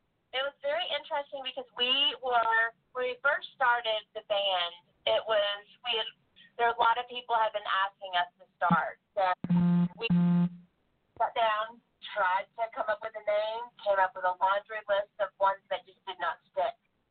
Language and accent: English; North Carolina, United States; and we are not English. We are very southern North Carolina, so we slapped Gal Friday on